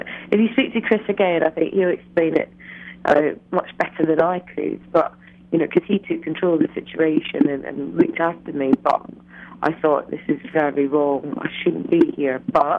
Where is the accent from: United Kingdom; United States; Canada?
United Kingdom; Scotland; I'm so Scottish